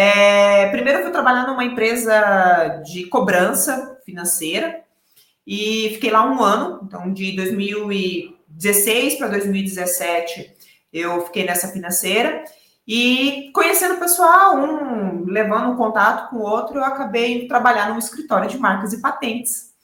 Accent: Unaí, Minas Gerais, Brazil; Eu sou do interior de Minas Gerais, numa cidade chamada Unaí, uma pacata cidade do Noroeste Mineiro, pacata nada.

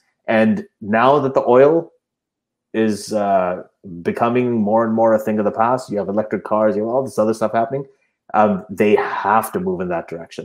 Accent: Saudi Arabia; I grew up in Saudi Arabia. That's all they have.

